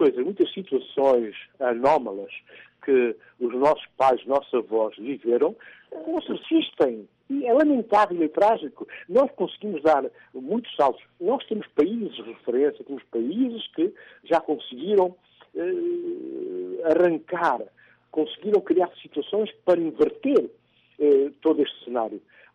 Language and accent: Portuguese; Guinea-Bissau; Nós continuamos a ter, por exemplo, na Guiné-Bissau, na minha terra, situações dramáticas na área da saúde.